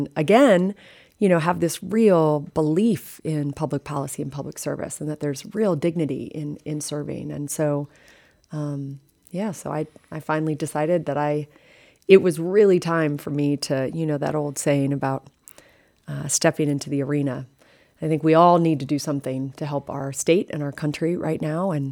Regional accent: Helena, Montana, United States; also born or lived in Butte; I'm from Butte, as I said, my family comes from there. I was raised in Helena.

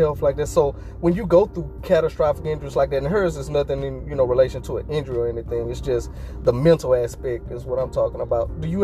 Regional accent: Alexandria, Louisiana, United States; We're from Alexandria, Louisiana, by the way.

